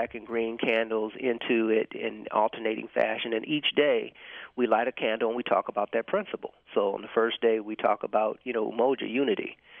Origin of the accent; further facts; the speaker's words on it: Altadena, California, United States; Well, I'm originally from Altadena in Pasadena, California. I was born in Los Angeles. So went to school on the West Coast.